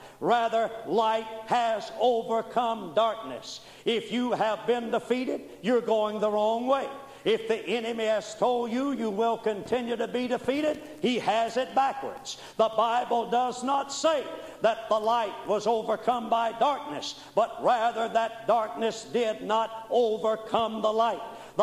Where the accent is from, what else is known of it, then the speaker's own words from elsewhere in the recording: Mobile, Alabama, United States; I remember Brother Oral Roberts was in a tent revival in Mobile, my hometown.